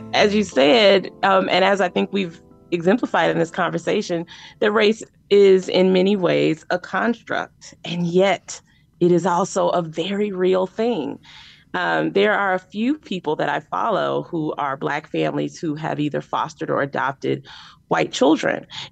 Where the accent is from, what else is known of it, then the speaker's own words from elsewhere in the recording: Chicago, Illinois, United States; I am from Chicago, which is historically a very racially separated city.